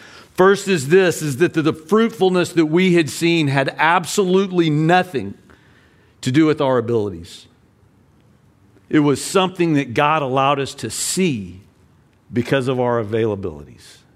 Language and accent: English; United States; But as we got all the way out to the Far East as an American, they wouldn't let us go to Vladivostok